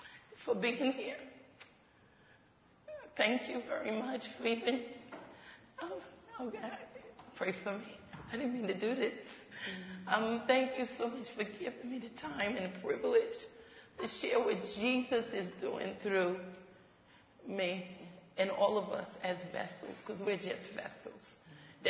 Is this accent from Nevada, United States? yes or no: no; New York City, New York, United States; I was raised and born in New York City. Come from a line of family and generations of evangelists and pastors and leaders